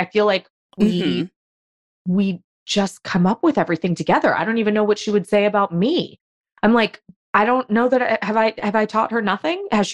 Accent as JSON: {"language": "English", "town": "Los Angeles", "region": "California", "country": "United States", "tie": "born or raised there", "said": "In fact, I personally, I grew up in Los Angeles. Like, you can't be on time. There's traffic."}